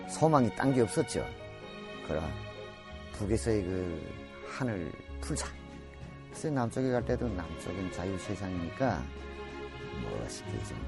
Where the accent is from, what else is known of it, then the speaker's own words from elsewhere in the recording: North Korea; now in Seoul, South Korea; 그리고 지금 남쪽에 와가지고